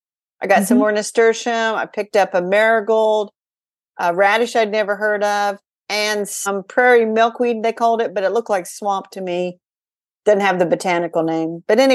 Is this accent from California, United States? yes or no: no; Indianapolis, Indiana, United States